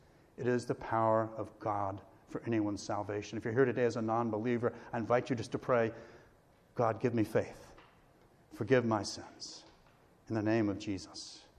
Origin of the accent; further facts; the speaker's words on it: Neptune Beach, Florida, United States; I grew up in Neptune, Atlantic Beach.